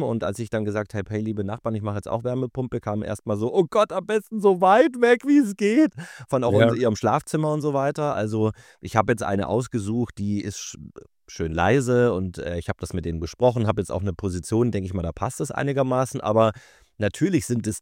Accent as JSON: {"language": "German", "town": "Stuttgart", "region": "Baden-Württemberg", "country": "Germany", "said": "In Fahingen-Enz. Ja, das ist meine Gegend, weißt du, da komme ich her. Bin nach Stuttgarter."}